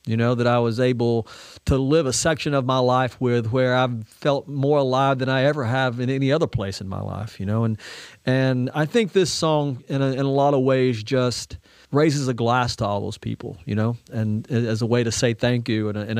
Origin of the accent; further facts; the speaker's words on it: Tennessee, United States; Growing up in East Tennessee, I had a lot of heroes